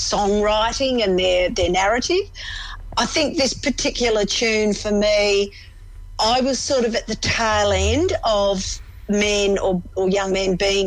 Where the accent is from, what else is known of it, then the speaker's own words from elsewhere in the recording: Adelaide, South Australia, Australia; moved away as an adult; also born or lived in London, England / New South Wales; now in Melbourne, Australia; I was born in England, in London. Mm-hmm. Migrated to Adelaide when I was about 7.